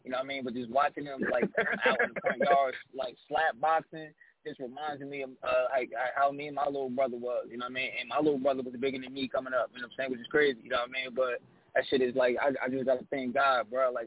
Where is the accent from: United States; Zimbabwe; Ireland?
United States; Plainfield, New Jersey; I'm a nigga from Plainfield, you know what I'm saying? I'm a 60s nigga from 700 block in Plainfield, New Jersey.